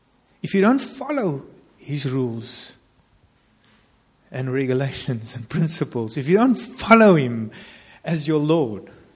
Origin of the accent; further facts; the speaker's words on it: South Africa; born there; It's like I'm a South African. I was born in South Africa. I had no choice.